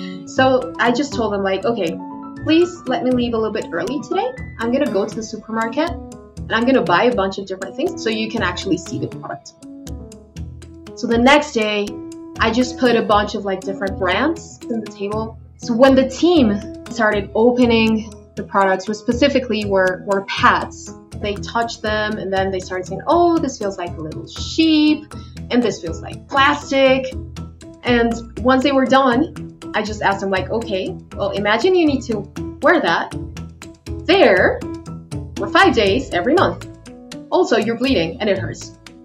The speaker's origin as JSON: {"language": "English", "region": "Mexico City", "country": "Mexico", "tie": "born or raised there", "said": "I was born and I grew up in Mexico City, which is Mexico's capital. So it's a very noisy, very fast-paced, very crowded city. I grew up with that, so it's okay, it feels like home."}